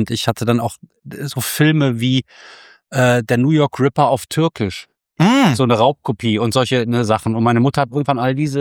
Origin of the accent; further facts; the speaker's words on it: Bonn, North Rhine-Westphalia, Germany; Ja, als Kind, da habe ich so in der Prisma, das war die Fernsehzeitung, die bei uns in Bonn beim Generalanzeiger mit drin lag